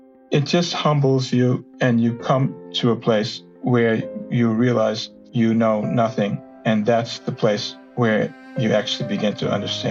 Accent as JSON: {"language": "English", "town": "Great Neck", "region": "New York", "country": "United States", "tie": "born there", "said": "I was born in Great Neck, Long Island, to a very Jewishly identified family, but not a particularly religious one."}